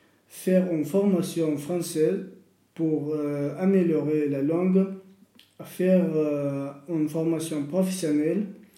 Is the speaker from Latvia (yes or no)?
no; Russia; now in Marseille, France; je suis russe, j'habite dans le quartier Saint-Charles